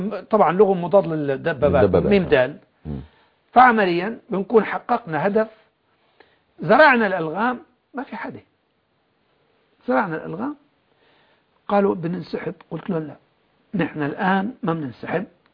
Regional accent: Jarjanaz, Idlib Governorate, Syria; قلت له أنا من جرجناز

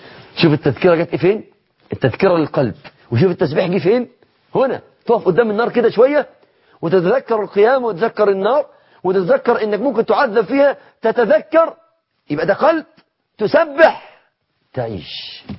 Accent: Mansoura, Dakahlia, Egypt; في عندنا في المنصورة حديقة بسيطة قوي

